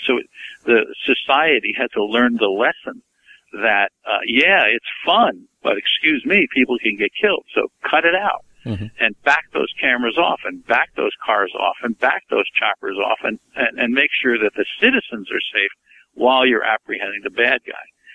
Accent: Brooklyn, New York, United States; I grew up in Coney Island and other places in Brooklyn where we had gangs roaming the street all the time

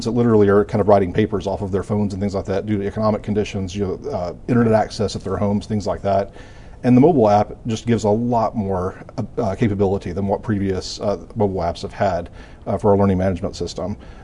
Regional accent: Missouri, United States; I grew up in Southeast Missouri and was born and raised for about the first half of my life, I guess, in the Boot Hill.

